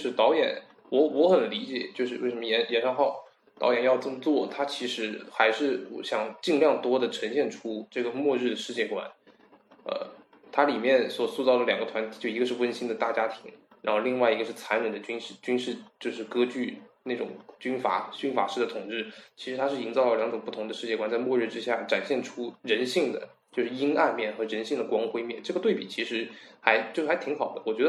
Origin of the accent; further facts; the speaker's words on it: South Korea; 因为正常来讲我韩国人没有这种习惯